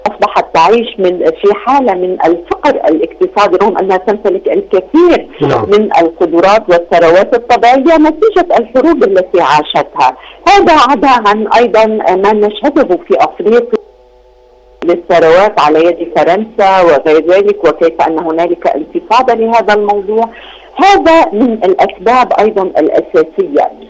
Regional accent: Lebanon; فوجئت وأنا الآتية من لبنان

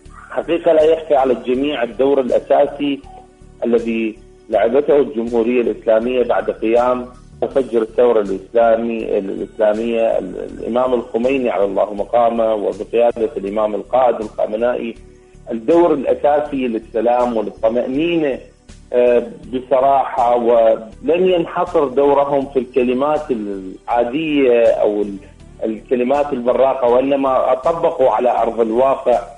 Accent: Iraq; من العراق، شكرا جزيلا لكم

